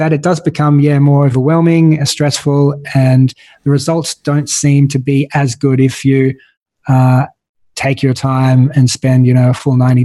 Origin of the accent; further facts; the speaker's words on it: Australia; we, being an Australian, we don't get access to some of the experts